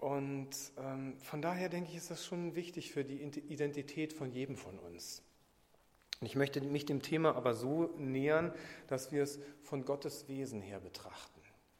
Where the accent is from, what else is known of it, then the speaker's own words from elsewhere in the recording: Magdeburg, Saxony-Anhalt, Germany; Jetzt hat er so ein bisschen mit reingenommen, was uns als Magdeburger beschäftigt.